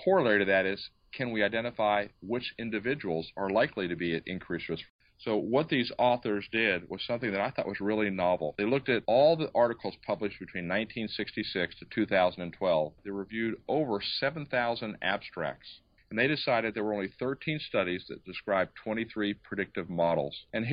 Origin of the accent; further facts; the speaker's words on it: Anchorage, Alaska, United States; from Anchorage, Alaska.